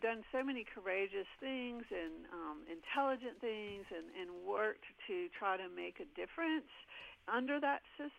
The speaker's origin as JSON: {"language": "English", "region": "Tennessee", "country": "United States", "tie": "born or raised there", "said": "Well, I grew up outside of Nashville in Middle Tennessee, and so I came to Mississippi as a college student"}